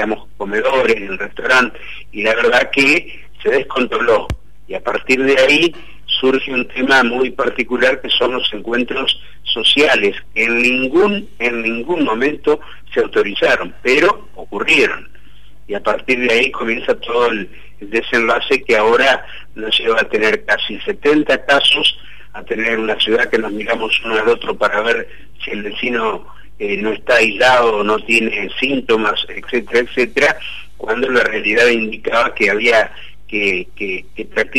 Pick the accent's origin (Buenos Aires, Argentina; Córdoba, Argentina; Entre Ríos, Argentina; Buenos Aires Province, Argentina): Entre Ríos, Argentina; Crespo; now in Paraná, Argentina; yo soy de Crespo, una de las ciudades del departamento Paraná, hace muchos años que vivo en Paraná ciudad